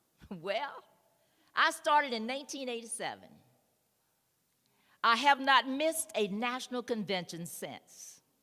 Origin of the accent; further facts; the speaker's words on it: North Carolina, United States; I said, no, I'm from North Carolina.